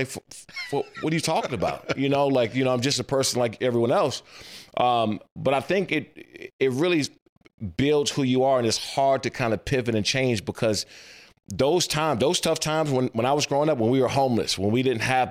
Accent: Maryland, United States; when you go through what I went through growing up in Prince George's County, Maryland in the late 80s and 90s and Washington, D.C.

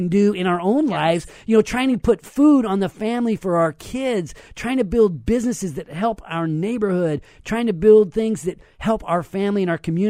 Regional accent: Sacramento, California, United States; this is my hometown of Sacramento, and if I can help a couple more guys be successful, a couple more girls be successful in building their businesses

